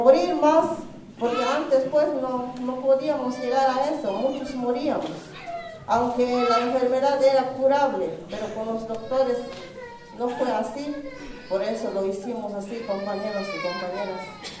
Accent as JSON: {"language": "Spanish", "town": "La Garrucha", "region": "Chiapas", "country": "Mexico", "said": "vengo del Caracol 3, La Garrucha."}